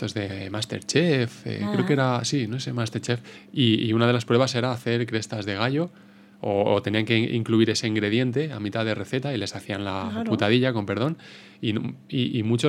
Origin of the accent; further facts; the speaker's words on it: Castilla-La Mancha, Spain; en mi tierra también, por la Mancha también se consume, y yo la comía de pequeño